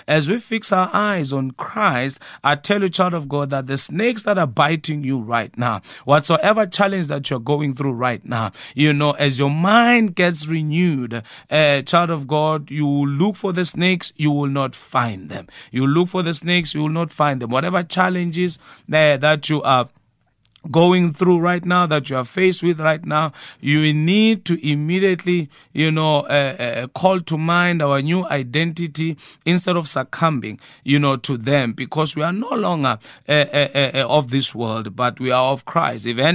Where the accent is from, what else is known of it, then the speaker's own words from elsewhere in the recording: Nelspruit, Mpumalanga, South Africa; moved away as an adult; now in Cape Town, South Africa; I'm of Swati origin. I'm from Mpumalanga, Nelspruit. I came to Cape Town in 2010, you know, to establish the work of the Lord here. And I didn't know a single word in Xhosa.